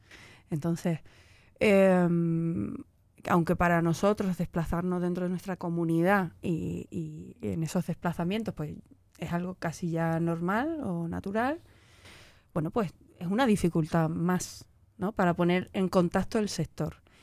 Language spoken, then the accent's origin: Spanish; Huelva, Andalusia, Spain; soy de Huelva y que hago alarde de que soy de Huelva constantemente, la verdad, pues, y que volví, bueno, después de estar en Sevilla y en Córdoba, o sea, ciudades cercanas trabajando, regresé a mi ciudad